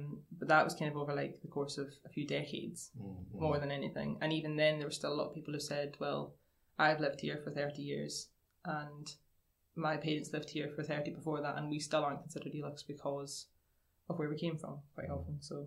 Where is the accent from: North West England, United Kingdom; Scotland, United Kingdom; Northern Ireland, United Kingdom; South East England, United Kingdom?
Scotland, United Kingdom; Islay; which I've not found in my experience growing up on Islay.